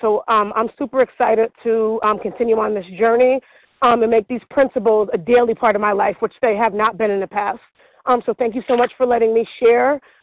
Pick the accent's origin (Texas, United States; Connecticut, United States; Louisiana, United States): Connecticut, United States; I'm from Connecticut.